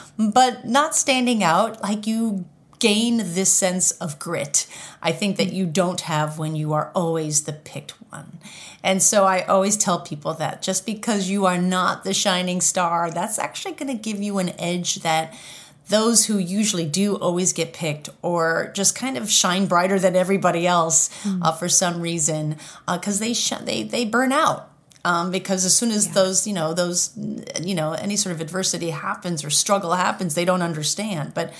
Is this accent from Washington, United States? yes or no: no; New Hampshire, United States; I grew up in New Hampshire, and we moved to the seacoast of New Hampshire, which a lot of people don't realize. New Hampshire has a seacoast.